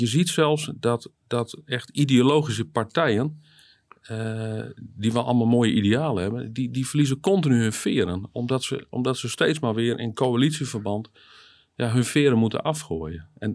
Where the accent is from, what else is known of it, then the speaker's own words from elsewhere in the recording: Friesland, Netherlands; Ik ben Fries van geboorte, geboren, getogen in de omgeving van Leeuwarden.